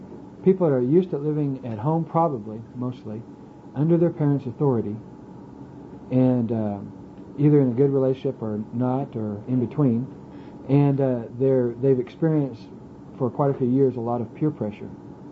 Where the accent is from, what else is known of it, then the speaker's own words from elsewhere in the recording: Alaska, United States; also born or lived in Oklahoma; I went to Oklahoma State, and I didn't know anybody. I came straight from Alaska, didn't know a person.